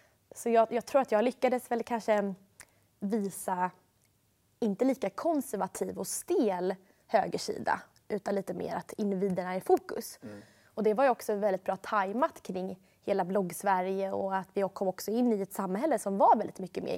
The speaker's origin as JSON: {"language": "Swedish", "town": "Jakobsberg", "region": "Stockholm County", "country": "Sweden", "tie": "born or raised there", "said": "Jag var ju uppvuxen i Jakobsberg och sen visserligen pappa flyttade in till stan, men det blev en jätteklasskrock för mig att börja gå i skola i Jakobsberg till Vasastan i Bodenplan."}